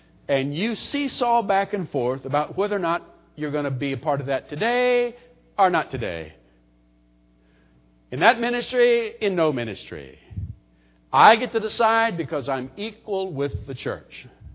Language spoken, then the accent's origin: English; United States; Not only are we rebellious by nature, by God, I'm an American. I got rights.